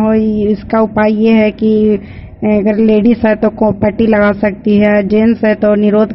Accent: Chandi Dih, India; मैं चंडी डीह की रहने वाली हूँ।

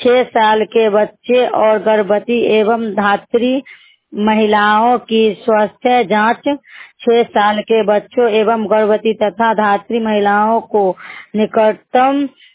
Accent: Tajpur, India; ताजपुर के रहने वाली हूँ।

